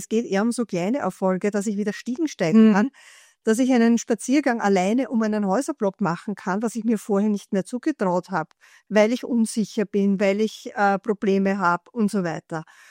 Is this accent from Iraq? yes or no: no; Bad Vöslau, Lower Austria, Austria; Ich komme aus Bad Vöslau und der wohnt ganz in der Nähe von mir